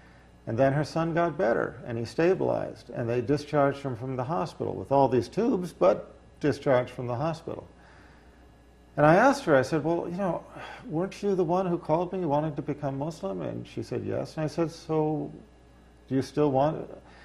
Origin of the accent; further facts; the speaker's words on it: United States; And growing up in America, I just naturally assumed I would find the answer somewhere in Christianity.